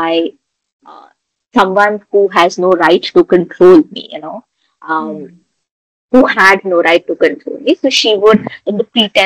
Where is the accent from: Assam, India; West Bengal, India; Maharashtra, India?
Assam, India; moved away; I am from Assam, which is in the northeastern part of India, and I moved to Delhi almost about 9 years ago for my studies.